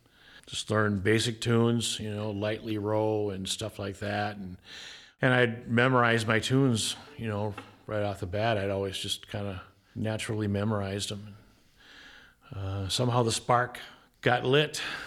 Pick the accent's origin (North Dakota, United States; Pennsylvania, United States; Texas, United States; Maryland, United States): North Dakota, United States; Fargo; I'm a fiddler from Fargo, North Dakota.